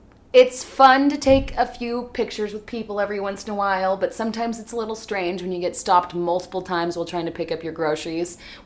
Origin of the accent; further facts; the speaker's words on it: Portland, Oregon, United States; we're like girls from Portland who go to church every week and go to the temple